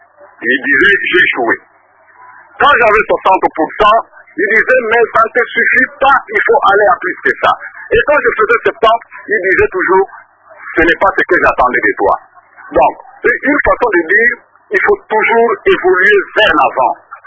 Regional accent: DR Congo; Nous sommes congolais, nous vivons des réalités ici.

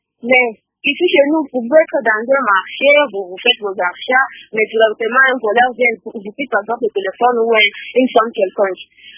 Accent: Bukavu, South Kivu, DR Congo; c'est un phénomène qui prend de plus en plus de l'ampleur ici chez nous à Bukavu

